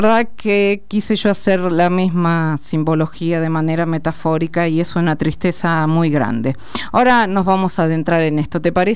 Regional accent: Carlos Casares, Buenos Aires Province, Argentina; born there; Vivo acá, nací en Carlos Casares, provincia de Buenos Aires.

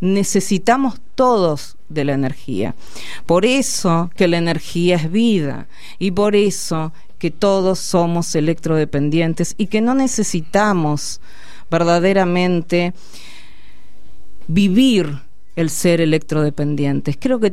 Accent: Argentina; nos está interpelando a nosotros como argentinos

